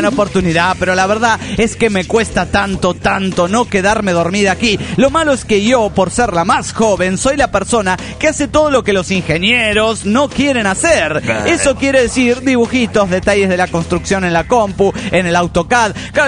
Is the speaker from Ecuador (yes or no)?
yes; Quito, Pichincha, Ecuador; now in Boston, United States; yo soy de Quito, Ecuador, pero estudio en Boston porque mi mamita se casó con un gringo. Esa es otra historia. Tengo 20 años, soy chiquita como toda ecuatoriana y un poco flaca, pero tampoco tanto.